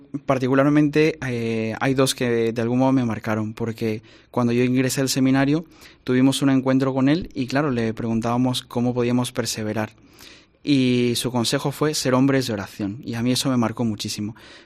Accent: Chiclayo, Lambayeque, Peru; now in Spain; soy peruano, soy chiclayano y él fue obispo de Chiclayo. Y le conozco desde el año 2014 hasta el 2020, que coincidimos, hasta que vine yo aquí a Asturias.

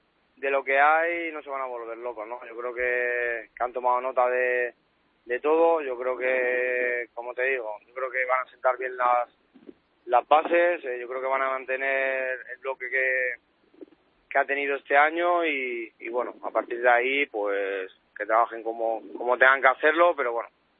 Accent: Alicante, Valencian Community, Spain; anoche llegué a Alicante y bueno, entrando un poco en casa y ya estoy por aquí por mi tierra.

